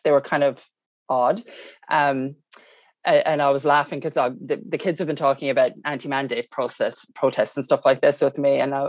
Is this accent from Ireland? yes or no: no; Christchurch, Canterbury, New Zealand; from Christchurch.